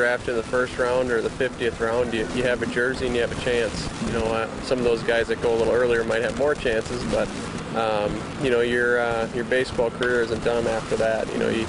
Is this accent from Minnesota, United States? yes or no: yes; St. Paul, Minnesota, United States; I grew up in St. Paul, Minnesota, mm-hmm. which is about 5 or 6 miles from where we play today in Target Field.